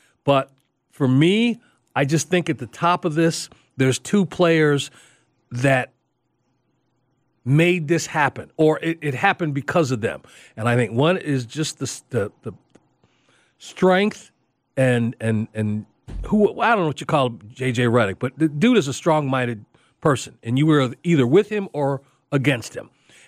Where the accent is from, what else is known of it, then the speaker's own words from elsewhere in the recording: Illinois, United States; I learned growing up in Illinois and around farmers, that was like a thing because they would address their crops differently if they got this.